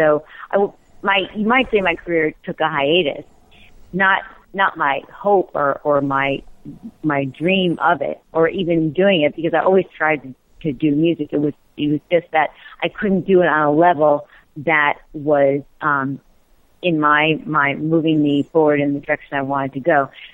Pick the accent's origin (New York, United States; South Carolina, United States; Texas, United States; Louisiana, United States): New York, United States; I grew up in New York, and I get cold when it gets to be like 75, you know.